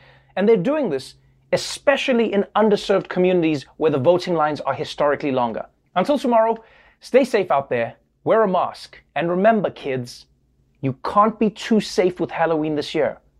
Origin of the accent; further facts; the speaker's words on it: South Africa; I know maybe from my life growing up in South Africa